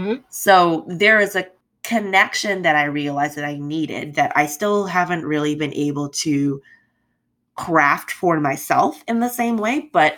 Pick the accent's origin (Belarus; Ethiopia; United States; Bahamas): Bahamas; It's been really weird because that's not something that's very prevalent growing up in the Bahamas.